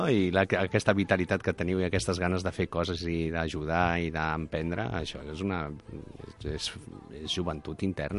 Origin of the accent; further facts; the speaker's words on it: Barcelona, Catalonia, Spain; jo que sóc un ciutadà de Gràcia